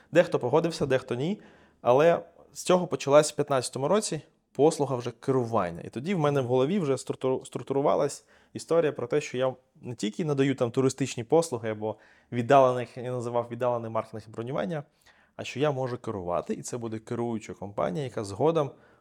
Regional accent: Odesa, Odesa Oblast, Ukraine; і що я одесит, і це сприймалося як інший всесвіт.

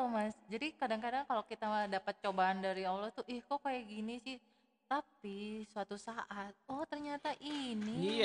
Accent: Lombok, West Nusa Tenggara, Indonesia; moved away; dulu saya itu kan dari Lombok ya guys, ya blasteran gitu.

